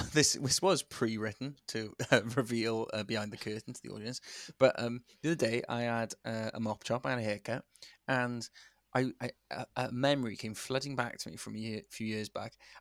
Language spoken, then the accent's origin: English; Cardiff, Wales, United Kingdom; accent: Cardiff; doing my Cardiff accent again